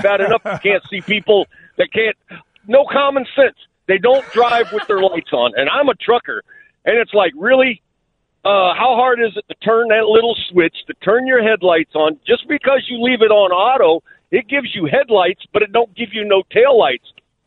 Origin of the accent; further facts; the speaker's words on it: Texas, United States; moved away; And yeah, I'm from Texas, so I still say y'all, and I've been living up here for 25, 27 years.